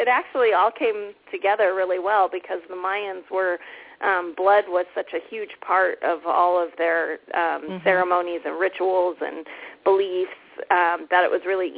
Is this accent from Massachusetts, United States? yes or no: no; San Diego, California, United States; So I started researching in my hometown, what's the oldest building? It's the San Diego Mission.